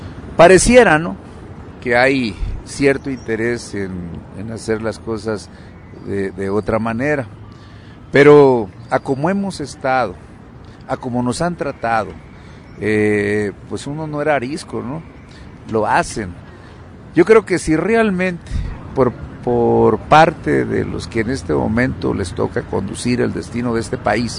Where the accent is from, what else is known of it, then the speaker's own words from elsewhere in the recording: Sonora, Mexico; Yo soy del estado de Sonora, soy ejidatario de el Miguel Hidalgo del reparto del 76